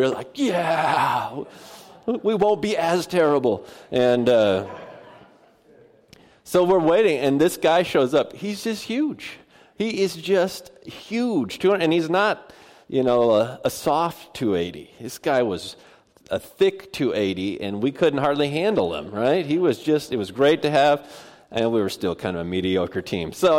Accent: Puyallup, Washington, United States; and I grew up in Puyallup, so I went to a school called Rogers High School, and played on their football team there

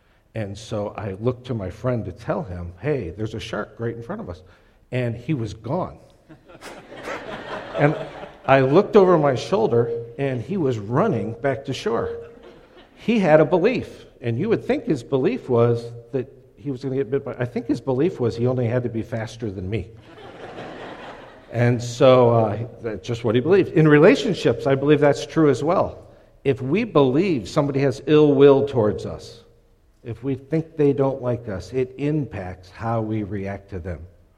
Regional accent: Ohio, United States; Paul Valentine was the pastor of my church when I was growing up in Ohio.

